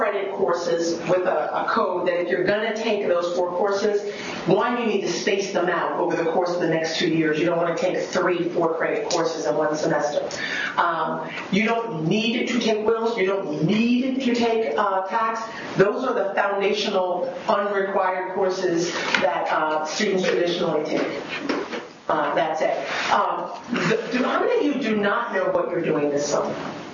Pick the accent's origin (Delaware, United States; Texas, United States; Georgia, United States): Delaware, United States; even though I was from Delaware, where everything, as you now know, is incorporated.